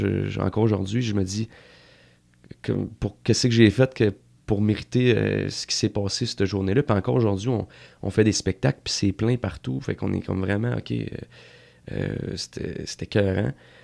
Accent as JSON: {"language": "French", "region": "Quebec", "country": "Canada", "said": "je suis un Québécois, je parle français, puis ma première langue c'est le français."}